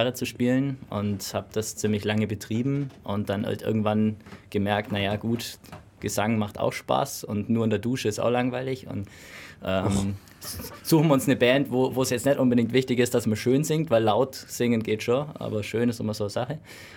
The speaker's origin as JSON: {"language": "German", "town": "Memmingen", "region": "Bavaria", "country": "Germany", "lives_now": "Ulm, Germany", "said": "wir kommen teils aus Laubheim und ich bin eigentlich, also ich wohne hier in Ulm, bin aber zugereist, also ich komme eigentlich aus Memmingen."}